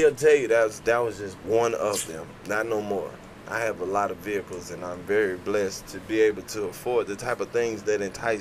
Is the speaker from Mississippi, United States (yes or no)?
yes; Mississippi, United States; Like, when I tell people I'm from Mississippi, like, oh, okay.